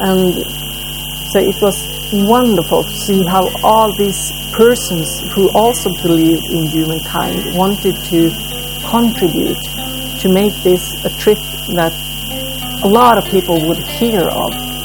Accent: Sweden; I'm from Sweden, I'm not used to the heat.

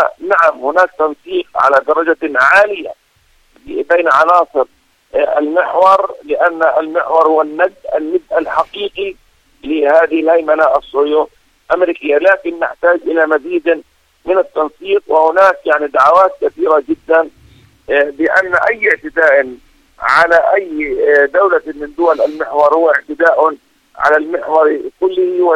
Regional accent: Palestine; هذه حقيقة يجب أن ندركها جميعا كفلسطينيين وعرب ومسلمين

